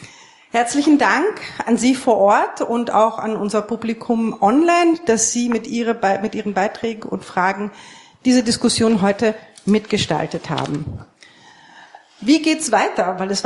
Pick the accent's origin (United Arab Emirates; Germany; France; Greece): Greece; ich kann als Grieche nicht anders.